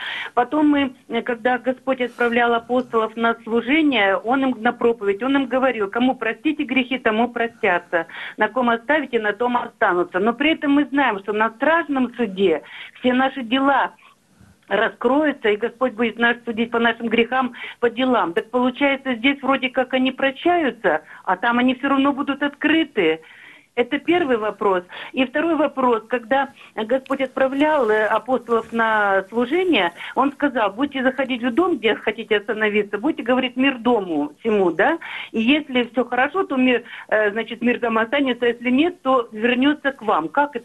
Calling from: London, United Kingdom; Батюшки, добрый вечер. Я звоню из Лондона.

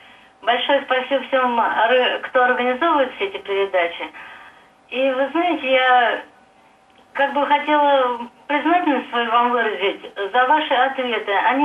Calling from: Mikhaylovka, Volgograd Oblast, Russia; Я звоню из Михайловки, Волгоградской области

